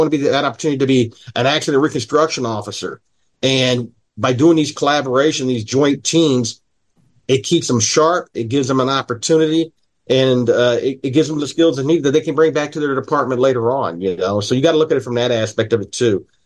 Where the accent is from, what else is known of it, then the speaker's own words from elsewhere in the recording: Springfield, Illinois, United States; I'm from Springfield, very political city, a mirror of just a micro of the state.